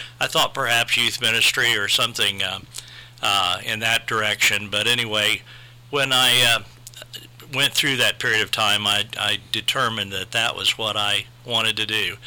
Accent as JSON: {"language": "English", "town": "Marion", "region": "Ohio", "country": "United States", "tie": "born or raised there", "lives_now": "Marion, United States", "said": "Well, I grew up here in Marion, Ohio, and lived here until 1972, graduated from Harding High School, and then went to Arlington Baptist College in Arlington, Texas"}